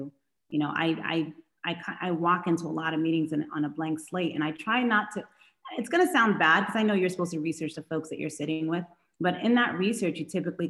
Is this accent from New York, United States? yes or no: yes; New York City, New York, United States; especially as immigrants, you know, growing up in New York City, growing up in the 80s during the crack epidemic, you know, we're living in, you know, project housing.